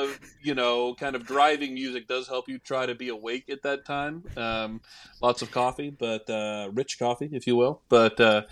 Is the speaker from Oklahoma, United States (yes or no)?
yes; Oklahoma, United States; as you mentioned, I'm from Oklahoma